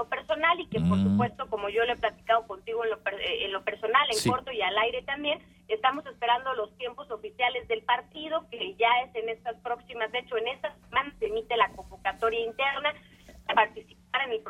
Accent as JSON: {"language": "Spanish", "country": "Mexico", "said": "lo único que sabemos hacer como mexicanos es salir adelante"}